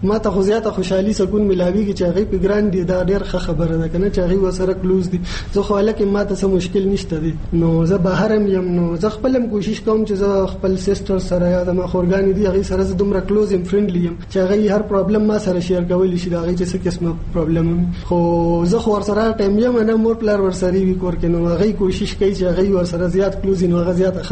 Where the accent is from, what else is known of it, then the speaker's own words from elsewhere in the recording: Peshawar, Khyber Pakhtunkhwa, Pakistan; زه د پیښور یو کلی دی وړو کې د خیش په نوم باندې راغې وسیدم